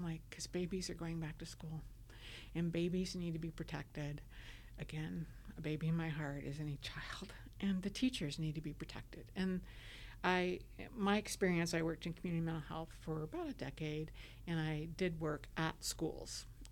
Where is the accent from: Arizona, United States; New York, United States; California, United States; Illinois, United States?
Arizona, United States; now in Kentucky, United States; I grew up in Arizona, very different than Kentucky. I've lived here a long time.